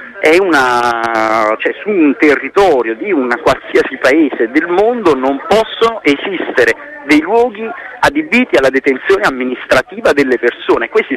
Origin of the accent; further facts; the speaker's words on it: Naples, Campania, Italy; io poi sono di Napoli